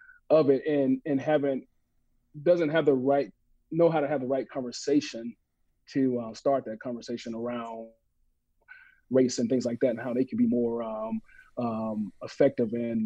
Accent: Mississippi, United States; a lot of ups and downs with, even my emotions, particularly growing up in Mississippi.

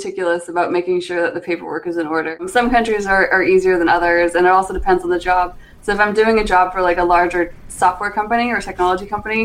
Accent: Alberta, Canada; We're from Alberta, right, you and I? And so born and raised in Alberta

